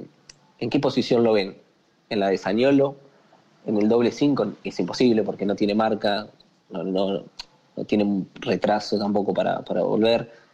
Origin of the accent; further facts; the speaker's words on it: Argentina; Como argentino me encantaría